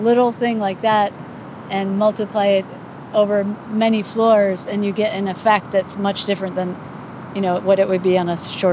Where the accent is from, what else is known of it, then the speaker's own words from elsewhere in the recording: Belvidere, Illinois, United States; It's small town USA. Growing up in Belvidere, like, Chicago was our major city for museums and for, you know, for visiting.